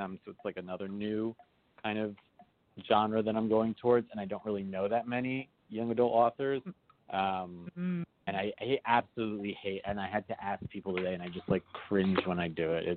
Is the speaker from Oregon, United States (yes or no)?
no; New York City, New York, United States; I'm born and bred in New York City, and I love Yankees.